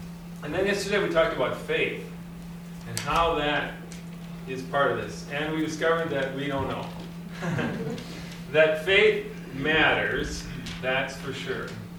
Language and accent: English; Austin, Minnesota, United States; I know we have some people from my hometown, right? Austin, Minnesota.